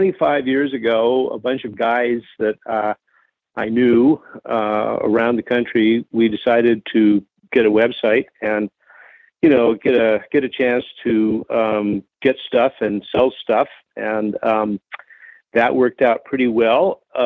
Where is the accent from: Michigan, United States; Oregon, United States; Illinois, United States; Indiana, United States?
Oregon, United States; Portland; Well, my father was a keen fly fisherman. I grew up in Portland, Oregon, and we fished a lot.